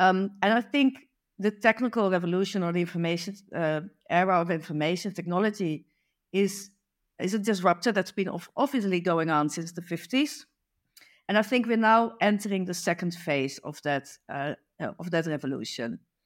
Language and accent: English; Netherlands; I am from the Netherlands.